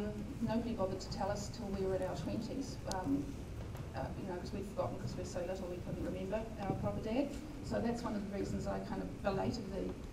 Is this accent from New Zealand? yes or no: yes; Bluff, Southland, New Zealand; born there; was born in the Bluff with … My brother and I, our stepfather is a Partington. So we're … from Bluff and the big mountains around the field and the Bluff.